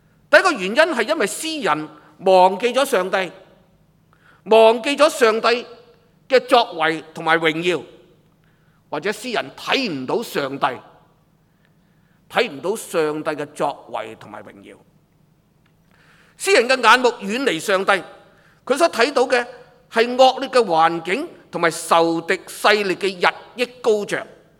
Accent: Hong Kong

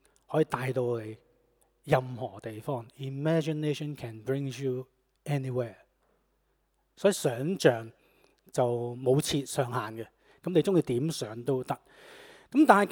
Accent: Tin Wan, Hong Kong Island, Hong Kong; born there; 我說我在田灣出世，可能有些人就會估到我上一代是做漁民的。

